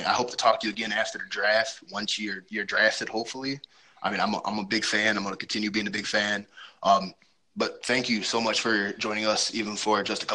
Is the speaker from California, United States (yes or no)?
no; Michigan, United States; I'm from Michigan, so I don't like Ohio State.